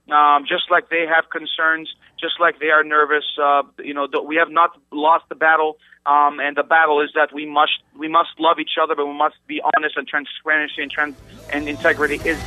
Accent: Bethlehem, West Bank, Palestine; also born or lived in Jerusalem / United States; I was born in Jerusalem, and I grew up all my life in Bethlehem, minus the years I went to the college in the U.S.

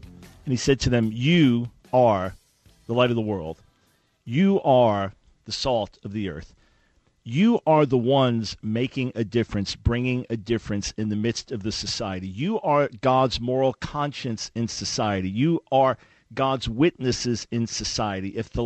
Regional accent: New York, United States; also born or lived in Maryland / Pensacola; now in Charlotte, United States; Look, I'm a New Yorker. Originally from New York, then family and I spent 9 years outside of the D.C. area in Maryland, and then 7 years in Pensacola. But our roots are much more in New York than after that in Maryland.

